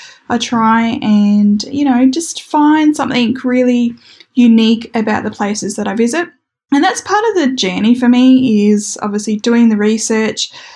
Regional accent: Australia; because being Australian, coming to the UK and to Europe, it's such a long way to come

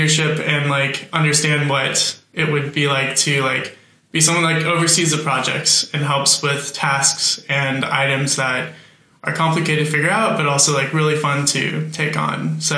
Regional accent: Yakima, Washington, United States; Yeah, I'm from Yakima, Washington, also known as the Palm Springs of Washington. It's the desert.

